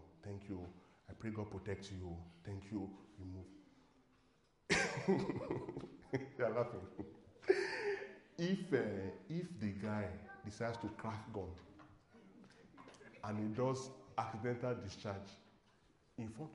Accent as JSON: {"language": "English", "region": "Ekiti", "country": "Nigeria", "said": "I swear I'm from Nigeria, I'm from Ekiti, the southwest part of Nigeria."}